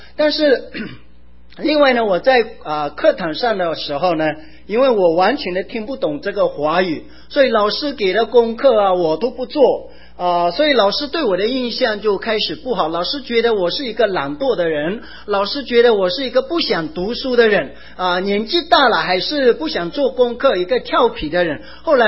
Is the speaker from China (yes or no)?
no; Myanmar; 那我是来自一个基督徒的家庭